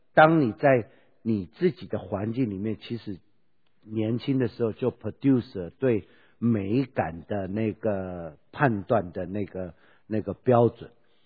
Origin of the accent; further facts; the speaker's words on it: Taiwan; 我小时候哈，那个你知道小时候在台湾哈